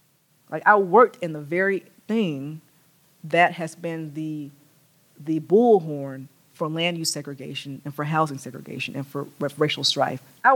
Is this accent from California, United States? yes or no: no; Atlanta, Georgia, United States; in West End, in Atlanta, in my hometown